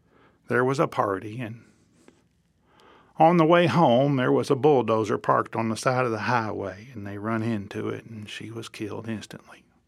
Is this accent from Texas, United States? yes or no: yes; Borger, Texas, United States; born there; I was born in Borger, Texas. Now, Borger, Texas is an oil field boom town.